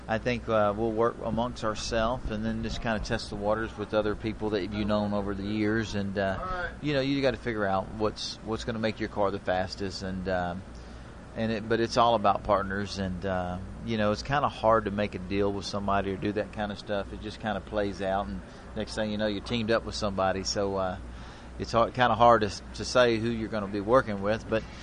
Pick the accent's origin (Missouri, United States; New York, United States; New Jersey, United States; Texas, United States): Texas, United States; I'm from Texas. It's always hot in Texas